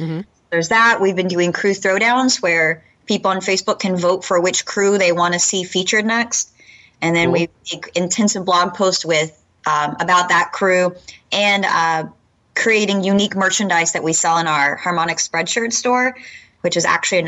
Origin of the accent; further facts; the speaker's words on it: Texas, United States; I grew up in Texas, so the chains that I'm familiar with are very different than the chains other people on the team are familiar